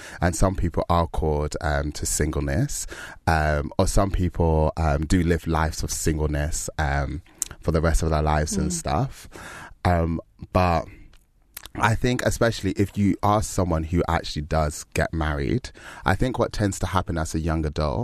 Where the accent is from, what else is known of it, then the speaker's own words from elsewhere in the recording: Nigeria; So I was like, as a young black Nigerian guy, like it's